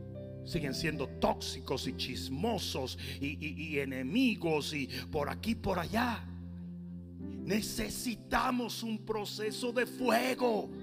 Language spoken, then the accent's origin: Spanish; Santo Domingo, Distrito Nacional, Dominican Republic; Yo vengo de Santo Domingo. Yo no sé ni hacer un sancocho.